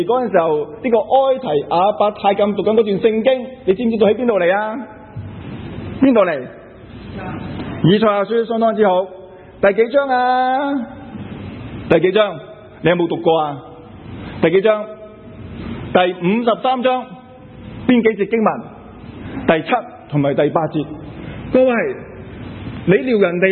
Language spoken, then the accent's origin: Chinese; Toronto, Ontario, Canada; 我是来自多伦多